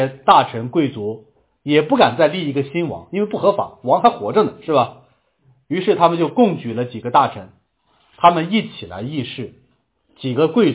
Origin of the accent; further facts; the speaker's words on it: Huozhou, Shanxi, China; 我们那儿的人，至今山西霍州的人都有个绰号，都叫周鬼子。